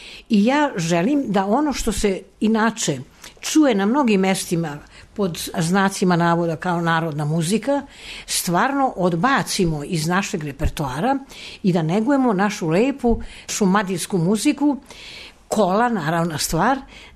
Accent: Belgrade, Serbia; iz Beograda sam

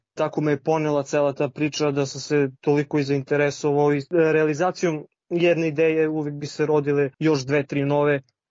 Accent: Bor, Southern and Eastern Serbia, Serbia; born there; jer sam rodom iz Bora i još od detinjstva me to privlačilo.

